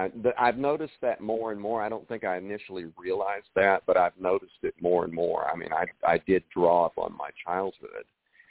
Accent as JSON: {"language": "English", "region": "the Ozarks", "country": "United States", "tie": "born or raised there", "said": "And, you know, I grew up gay in the Ozarks, in the 1960s. I was 14 years old when Stonewall happened."}